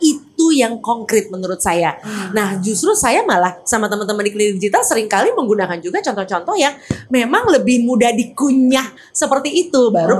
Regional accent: Jakarta, Indonesia; Jadi kalau saya anak Jakarta

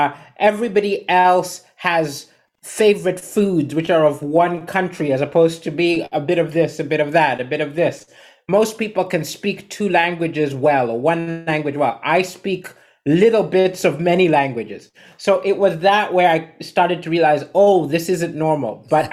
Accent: Zambia; born there; also born or lived in Somalia / Kenya / Swaziland / Austria; I was born in Zambia. But the thing is, we're Malawian refugees.

